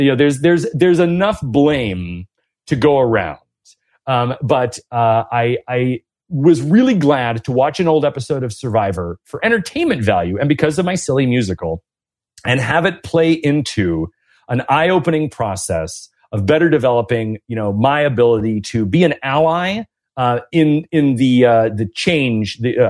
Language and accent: English; Oakland, California, United States; I was born and raised in Oakland that I'm from California